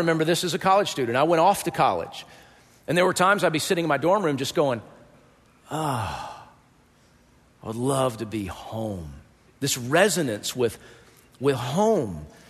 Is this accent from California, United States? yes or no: no; Georgia, United States; I'm from Georgia.